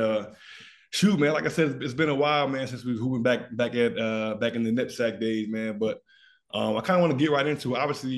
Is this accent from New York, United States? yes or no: no; Maryland, United States; And I think it's even crazier for me because I was from Maryland.